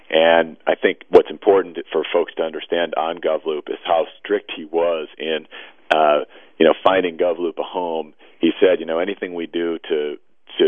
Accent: Duluth, Minnesota, United States; the way somebody does something in my hometown of Duluth, Minnesota, in the area of, say, parks management, might be incredibly innovative

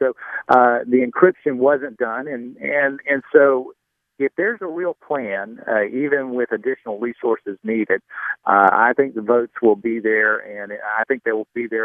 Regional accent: North Carolina, United States; I come from North Carolina, and in basketball, they call that the four-corner stall

